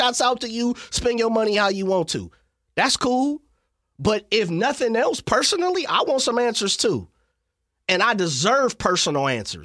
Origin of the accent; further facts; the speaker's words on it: Sacramento, California, United States; as somebody born and raised in Sacramento